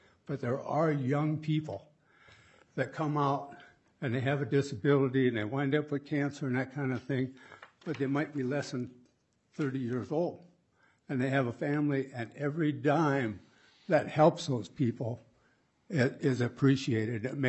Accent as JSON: {"language": "English", "region": "Minnesota", "country": "United States", "said": "I'm from Morrison County, and I'm here today as a disabled veteran."}